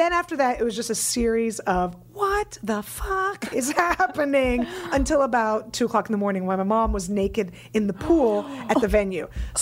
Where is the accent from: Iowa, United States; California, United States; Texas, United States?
California, United States; San Francisco; I'm from San Francisco.